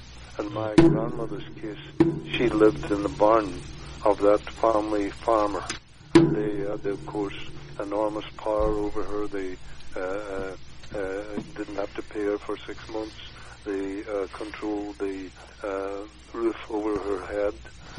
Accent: Ireland; I was brought up in Ireland, in rural Ireland, in a small family farm

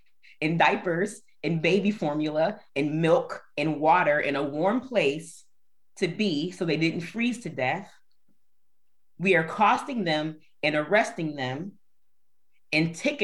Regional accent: Buffalo, New York, United States; I hail from Buffalo, New York, stolen land from the Haudenosaunee indigenous people in this region.

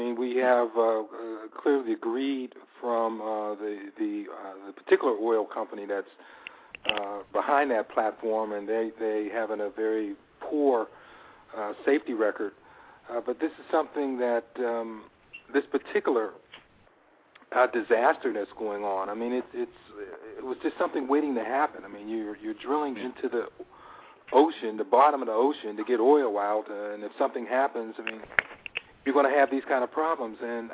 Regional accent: Pennsylvania, United States; I came from Western Pennsylvania, and, you know, we had strip mining.

